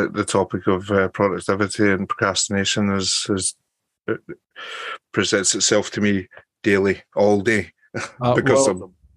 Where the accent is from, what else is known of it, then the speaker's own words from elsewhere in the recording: Spain; I grew up a bit in Spain